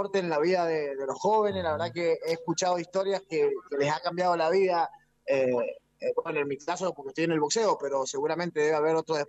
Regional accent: Mendoza, Argentina; otro mendocino es Joel Mafawad, de ahí de Las Heras, también del gimnasio Pablo Chacón, de donde soy. Ajá. Yo también.

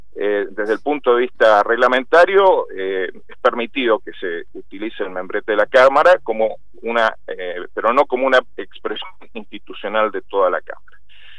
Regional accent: Mendoza, Argentina; Lo que me preocupa como mendocino

